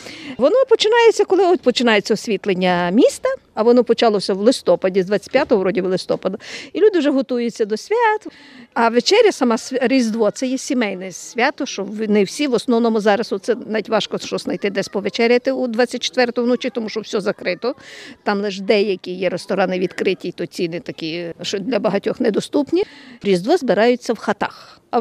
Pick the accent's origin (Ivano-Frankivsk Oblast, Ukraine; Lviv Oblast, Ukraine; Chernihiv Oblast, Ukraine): Ivano-Frankivsk Oblast, Ukraine; moved away; Я з України, з Західної України, Івано-Франківська область. Я вже тут 23 роки.